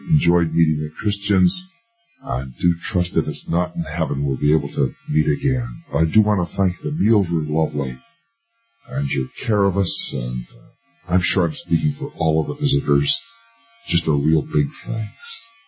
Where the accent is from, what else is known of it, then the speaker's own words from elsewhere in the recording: New Brunswick, Canada; I am from New Brunswick, way out on the eastern coast